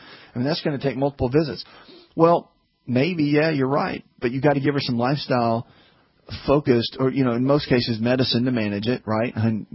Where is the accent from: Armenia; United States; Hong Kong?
United States; the South; Everybody puts on that smile, especially in the South. I'm from the South.